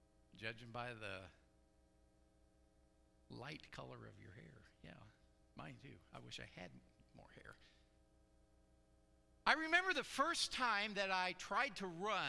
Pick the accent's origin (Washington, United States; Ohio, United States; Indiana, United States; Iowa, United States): Ohio, United States; By the way, I grew up in Ohio.